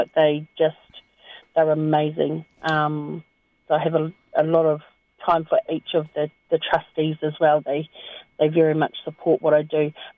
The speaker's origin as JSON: {"language": "English", "region": "Auckland", "country": "New Zealand", "tie": "born there", "said": "Okay, so I was born in Auckland."}